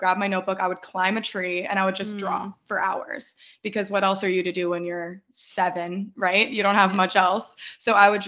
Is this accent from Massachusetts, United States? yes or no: yes; Boston, Massachusetts, United States; I was born and raised in Boston, Boston, Massachusetts, just outside of it in a little suburb.